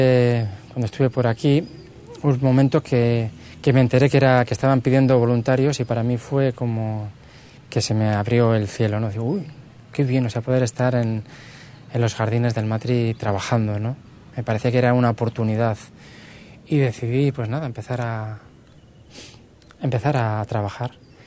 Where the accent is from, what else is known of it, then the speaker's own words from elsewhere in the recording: Pamplona, Navarre, Spain; Vengo de Pamplona